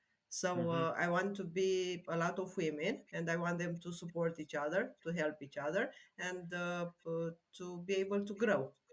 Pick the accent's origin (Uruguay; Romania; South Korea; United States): Romania; Well, I'm from Romania.